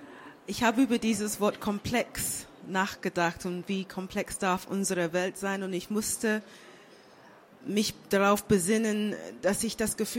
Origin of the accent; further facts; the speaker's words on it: London, United Kingdom; Und als ich aufgewachsen bin, habe ich mich auf jeden Fall als Britin verstanden. Ich bin in London geboren und aufgewachsen und London ist meine Heimat damals